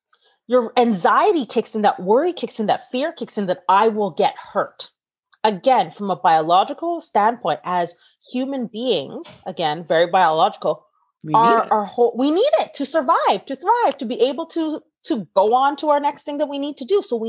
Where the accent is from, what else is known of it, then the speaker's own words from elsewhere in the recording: United States; And then being in an American standpoint where it's like, I am American, but still knowing there's a disconnect there